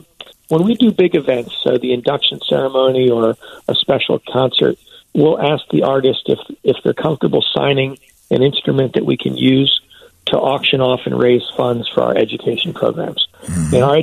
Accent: Philadelphia, Pennsylvania, United States; The quick story is I grew up in the Philadelphia area.

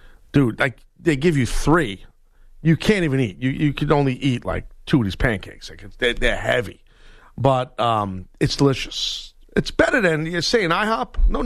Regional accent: New York, United States; I understand the vernacular already, and I'm from New York.

